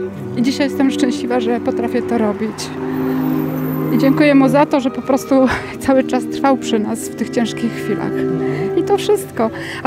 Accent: Wolsztyn, Greater Poland Voivodeship, Poland; Z Wolsztyna.

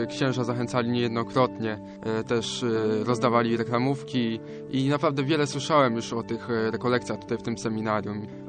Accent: Grabów nad Prosną, Greater Poland Voivodeship, Poland; Jestem z Grabowa nad Prosną, uczęszczam do szkoły w Ostrowie Wielkopolskim, do trzeciego liceum, no i jestem właśnie w klasie maturalnej.

